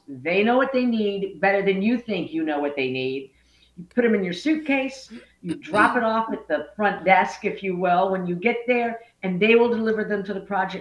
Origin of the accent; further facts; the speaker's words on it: Sarasota, Florida, United States; I grew up in Sarasota, Florida